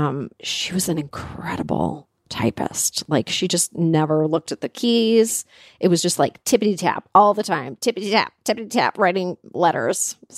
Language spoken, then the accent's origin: English; Canada; I grew up in Canada